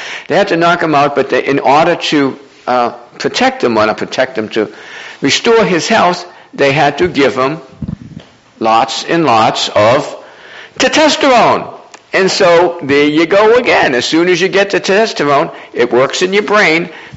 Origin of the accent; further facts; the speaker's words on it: Boston, Massachusetts, United States; or even where I grew up in Boston, well, the Puritans and the Mayflower Compact and Bradford and that.